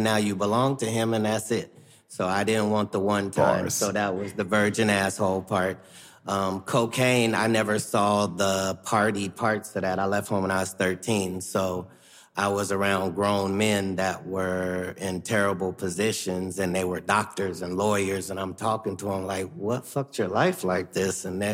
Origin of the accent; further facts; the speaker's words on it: Ohio, United States; I'm from Ohio, for crying out loud.